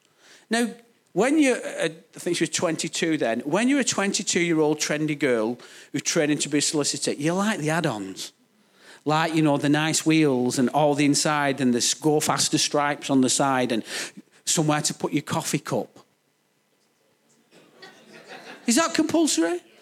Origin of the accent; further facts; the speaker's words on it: Bolton, North West England, United Kingdom; I'm from Bolton